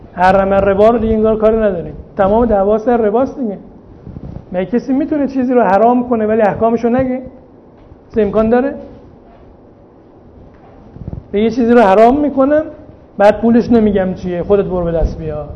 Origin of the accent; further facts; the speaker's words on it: Shiraz, Fars, Iran; اگر چه همین اصطلاحات در شهر ما شیراز مجاز ممکنه بشه.